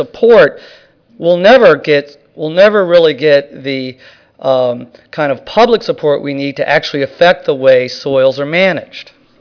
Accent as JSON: {"language": "English", "town": "Fairfax", "region": "Virginia", "country": "United States", "tie": "born or raised there", "said": "I grew up in Fairfax, which is a suburb of D.C. We didn't have a lot of fields around, but we did have some forests."}